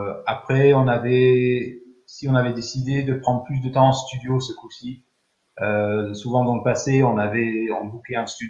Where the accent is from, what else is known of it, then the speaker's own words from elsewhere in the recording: United Kingdom; French is a second language; now in France; on est anglais à la base, même si ça fait très longtemps qu'on est en France